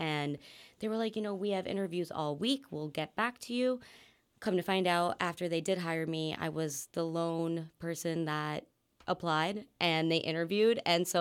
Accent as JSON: {"language": "English", "town": "Scranton", "region": "Pennsylvania", "country": "United States", "said": "So I'm from the Scranton area and I went to school at Kutztown."}